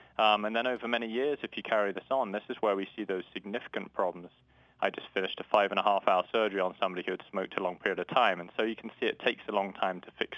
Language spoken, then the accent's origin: English; London, United Kingdom; moved away as an adult; now in United States; So I grew up in London and did my medical school training there, and I've been in the States about 12 years now and did all my surgical residency and fellowship and vascular training in the States.